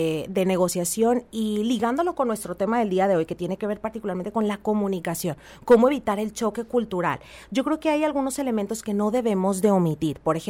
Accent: Mexico; Creo que como empresarios mexicanos, la cultura nos obliga, nos lleva a pensar

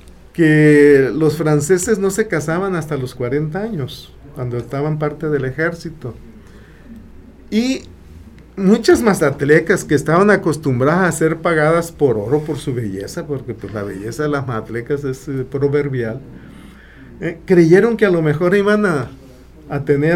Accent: northern Mexico, Mexico; Y como los norteños somos un poquito más herejes, por llamarle de una manera, por nuestra origen sefardí, entonces somos menos creídos en esas cosas

